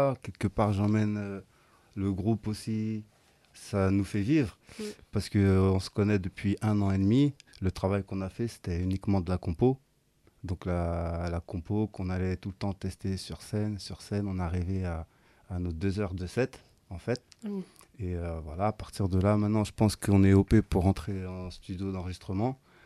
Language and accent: French; Cergy-Pontoise, Île-de-France, France; now in Arras, France; moi, à la base, je viens du Val d'Oise, je viens de Cergy-Pontoise. Mm. Alors, je viens du milieu raga hip-hop. Donc, quand je suis arrivé ici à Arras